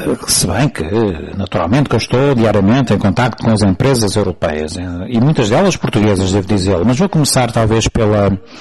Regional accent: Poland; Portuguese is a second language; eu sou polaca, como sabem

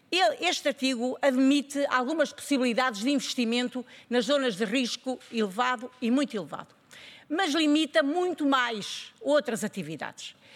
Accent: Centro, Portugal; porque eu sou do Centro

